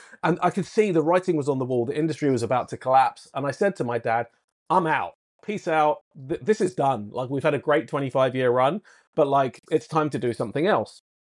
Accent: United Kingdom; accent: British; now in United States; if you ignore my British accent, I am an American citizen now and have been for many years.

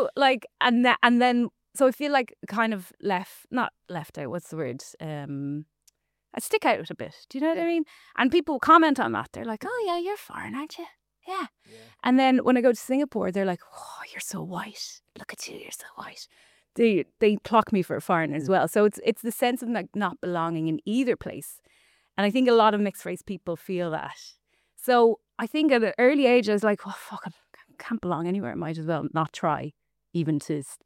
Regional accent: Greystones, County Wicklow, Ireland; Dad is Singaporean, mum's from Kimmage. And yeah, I mean, like I grew up in Greystones in the 80s.

